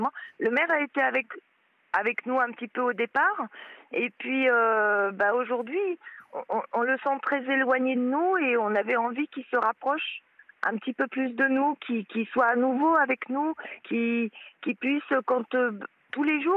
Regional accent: France; Tous les Français, on est Français et tout le monde est avec nous

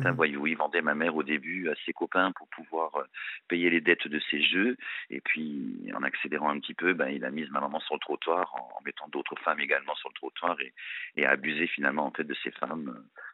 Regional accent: Strasbourg, Grand Est, France; Non. Alors non, pas parisienne. Hein. Donc, on vient de Strasbourg. Je suis alsacien à la base. Donc, je suis né dans un petit village alsacien.

